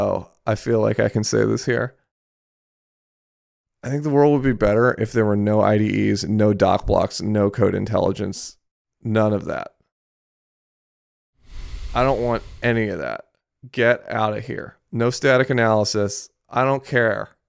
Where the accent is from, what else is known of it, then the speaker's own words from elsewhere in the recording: Japan; I grew up in Japan.